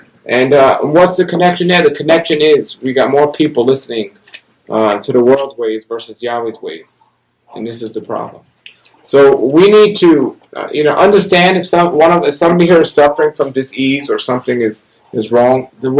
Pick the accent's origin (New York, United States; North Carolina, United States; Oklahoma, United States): New York, United States; New York City; I was an atheist, growing up in New York City with two Jewish parents who were the most secular people I've ever met, and they still are.